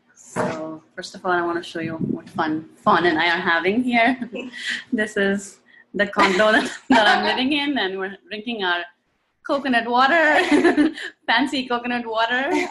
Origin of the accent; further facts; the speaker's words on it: New Delhi, Delhi, India; moved away as an adult; now in United States; I'm originally from India. I'm from New Delhi. My dad was in the military in India, so we kept moving around from north to south everywhere. And when I was 20, I moved to US.